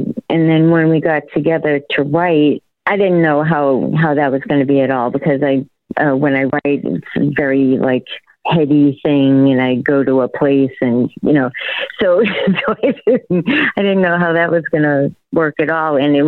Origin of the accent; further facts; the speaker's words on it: Massachusetts, United States; accent: Massachusetts/Boston; So it's like, it's kind of like where I grew up. It sounds like my accent, you know, it's very Massachusetts or Boston.